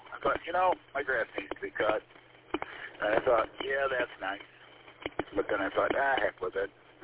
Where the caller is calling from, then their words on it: New Baltimore, Michigan, United States; Over here in beautiful New Baltimore. I want to get my morning cup of coffee, and then I'm going to the office.